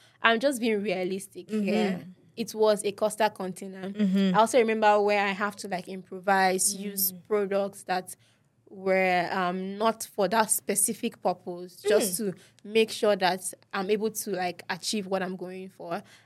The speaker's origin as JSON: {"language": "English", "town": "Warri", "region": "Delta", "country": "Nigeria", "said": "Yeah, so I'm originally from Delta State."}